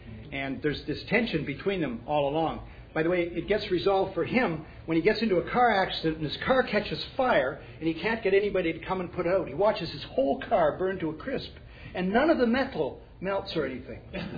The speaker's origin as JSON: {"language": "English", "country": "Canada", "said": "I speak as a Canadian"}